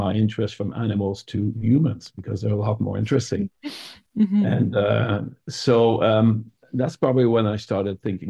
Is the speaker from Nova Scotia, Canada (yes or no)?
no; Quebec, Canada; So I was born in Quebec in a small town where there's a lot of agricultural stuff. So I was raised on a pig farm and a mink farm.